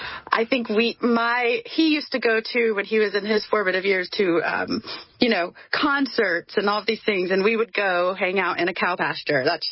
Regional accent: Plant City, Florida, United States; And it's one of my favorite things to talk about, actually, where I hail from. I grew up in Plant City, Florida.

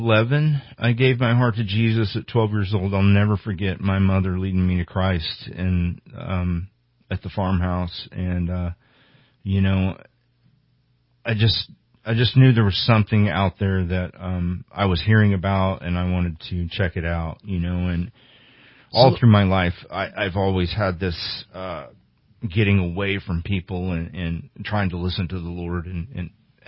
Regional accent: St. Louis, Missouri, United States; born there; I was born in 1975 in St. Louis, Missouri.

